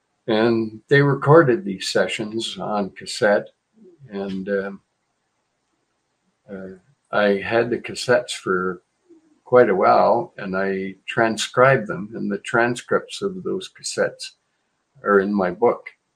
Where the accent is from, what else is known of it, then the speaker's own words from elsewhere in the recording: Canada; I thought it was a little unfair because I'm a Canadian